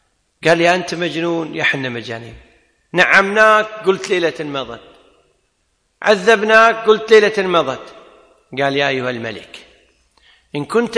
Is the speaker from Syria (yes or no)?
no; Kuwait; عندنا بالكويت يقول على باب الله